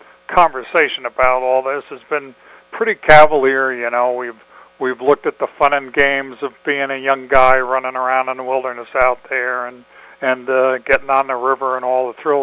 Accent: New Jersey, United States; born there; Well, you know, I was born in New Jersey

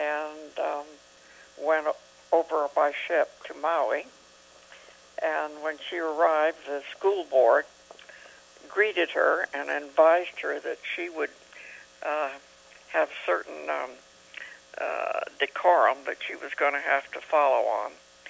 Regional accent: Manila, Metro Manila, Philippines; born there; I was born in Manila, Philippines.

